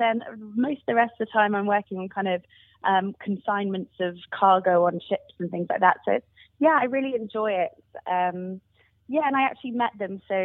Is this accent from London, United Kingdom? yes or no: yes; Ealing, London, United Kingdom; born there; So I was born in West London in Ealing.